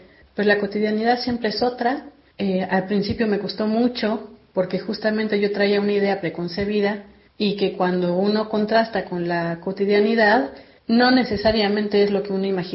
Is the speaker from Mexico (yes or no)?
yes; Mexico; now in Argentina; mientras más tengo claro qué me identifica como mexicana, más tengo la capacidad de adaptarme en Argentina.